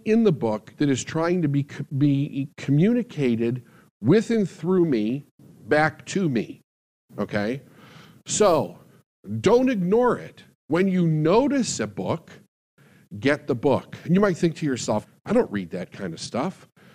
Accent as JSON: {"language": "English", "town": "Phoenix", "region": "Arizona", "country": "United States", "tie": "born or raised there", "also_born_or_lived": "Chicago", "said": "I was born in Chicago, moved around the suburbs there quite a bit for about the first 10 years of my life, and then had a bit of a culture shock because I moved to Phoenix, Arizona."}